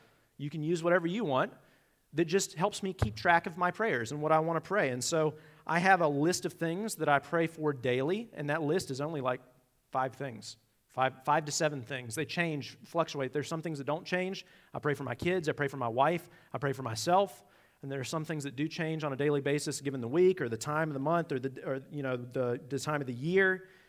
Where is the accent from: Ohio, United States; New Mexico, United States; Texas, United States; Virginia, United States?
Virginia, United States; Roanoke; I'm from Virginia. I'm from Roanoke, so I don't care about that beef that's there.